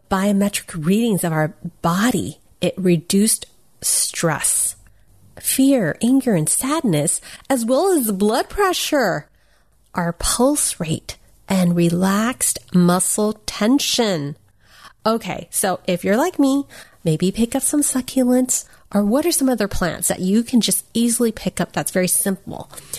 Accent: United States; I'm Chinese American, and there's an instrument that I started learning to play

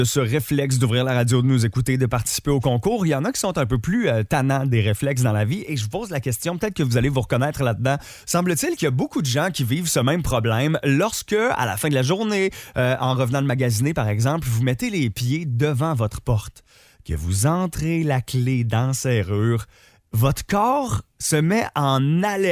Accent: Quebec, Canada; en tant que Québécois

